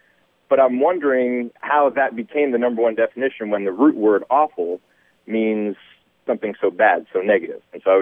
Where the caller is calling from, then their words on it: Dallas, Texas, United States; Hi, this is … I'm calling from Dallas, Texas.